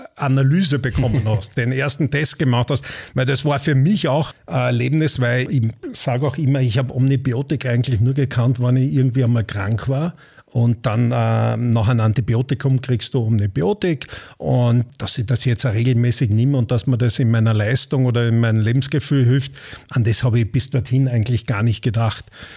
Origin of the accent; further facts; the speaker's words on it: Austria; wenn du abschwingst als Österreicher noch dazu und eine gute Platzierung hast